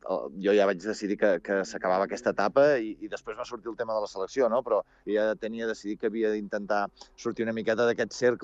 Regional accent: Sant Pere de Riudebitlles, Catalonia, Spain; viuré a Sant Pere de Riudebitlles, que és el meu poble

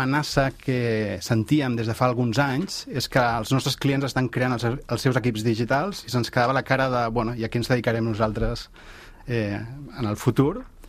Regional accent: Tarragona, Catalonia, Spain; jo sóc tarragoní, i el meu primer vol el vaig fer als 22 anys per anar a Menorca

